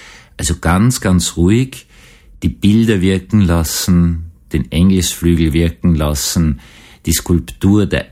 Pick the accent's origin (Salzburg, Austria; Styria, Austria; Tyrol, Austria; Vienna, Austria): Vienna, Austria; als Jugendlicher noch erlebt, dass einmal eine komplett betrunkene Familie in meiner Heimatgemeinde in Wien-Gumpendorf in der Kirche angefangen hat, Fangen zu spielen.